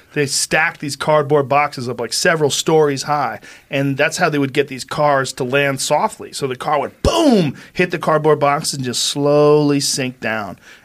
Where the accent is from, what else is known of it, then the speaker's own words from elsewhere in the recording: East Coast, United States; Now, I grew up on the East Coast.